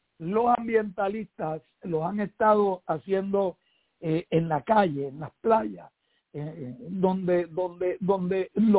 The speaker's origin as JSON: {"language": "Spanish", "town": "Vega Alta", "country": "Puerto Rico", "tie": "born there", "said": "yo tengo 79 años. Yo nací en Vega Alta, a la orilla de la playa prácticamente"}